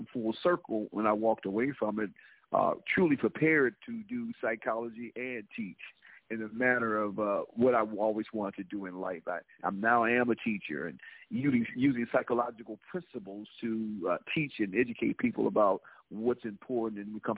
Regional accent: St. Louis, Missouri, United States; I'm from St. Louis, Missouri. Yes, ma'am. Home and birth of Dr. Carver.

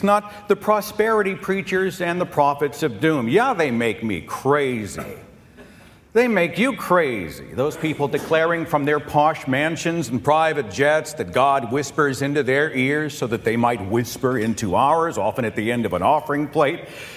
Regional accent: Tulsa, Oklahoma, United States; I came all the way from Tulsa, Oklahoma, here to vent.

